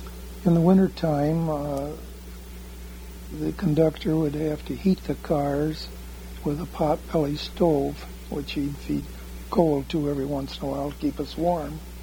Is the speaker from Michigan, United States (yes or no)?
yes; Grand Haven, Michigan, United States; born there; I was born on August 22nd, 1913, in Grand Haven, Michigan